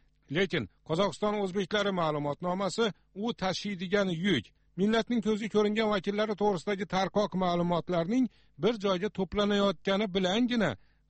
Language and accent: Uzbek; Osh, Osh Region, Kyrgyzstan